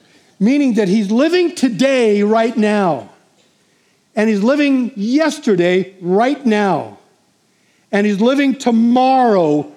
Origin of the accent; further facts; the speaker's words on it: San Diego, California, United States; I was born and raised in San Diego